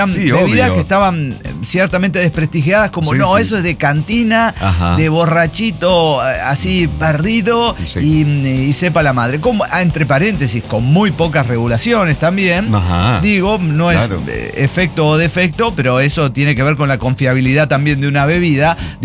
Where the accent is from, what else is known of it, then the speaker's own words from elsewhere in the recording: Puebla, Mexico; me recordaron algo peculiar que está pasando, al menos en mi pueblo. Estamos aquí en un pueblo de Puebla.